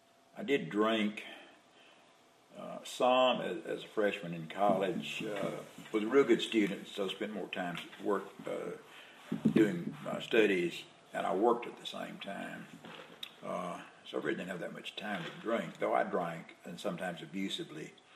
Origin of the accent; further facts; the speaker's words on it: Rome, Georgia, United States; born there; I was born in Rome, Georgia, 1940. One of six children.